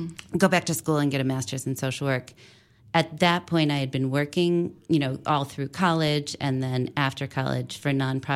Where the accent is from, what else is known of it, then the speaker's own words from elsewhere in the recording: St. Louis, Missouri, United States; So I grew up in St. Louis, Missouri, then went to college at Duke University in North Carolina